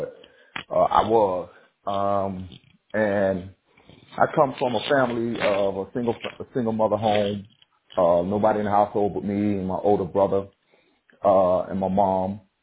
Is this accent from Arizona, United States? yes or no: no; Tampa, Florida, United States; I was born in Tampa, Florida, back in the late 70s, 77 to be exact. And I grew up in a place called Central Park Village.